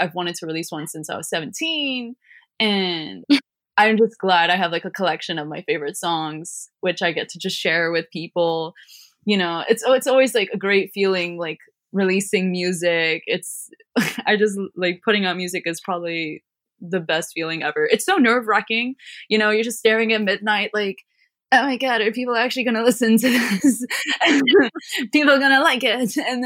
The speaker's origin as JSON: {"language": "English", "region": "London", "country": "United Kingdom", "tie": "born or raised there", "said": "Born and bred in London. Yeah, I've lived here my whole life."}